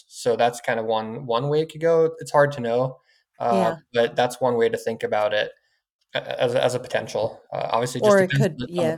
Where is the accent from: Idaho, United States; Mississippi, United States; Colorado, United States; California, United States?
California, United States; San Diego; So, you know, I grew up in San Diego